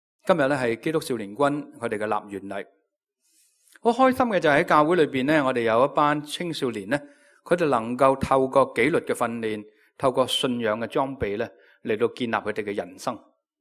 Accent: China; 我哋中国人好体会嘅，

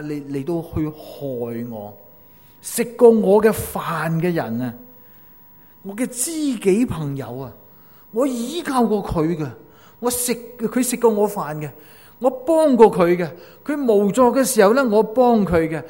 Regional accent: China; 常常 都看到为什么我们中国人这么贪污呢？

